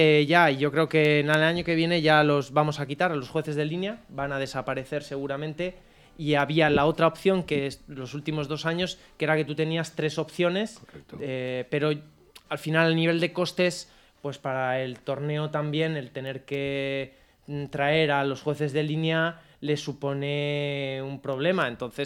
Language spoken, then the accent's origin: Spanish; Spain; en Francia o en Italia se vive de una manera más parecida a la que la podemos vivir los españoles. Somos más latinos, más calientes